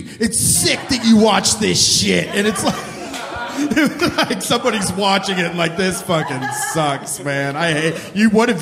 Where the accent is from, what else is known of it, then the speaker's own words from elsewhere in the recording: Groveport, Ohio, United States; I'm from Groveport, but it is like 10 miles from Columbus.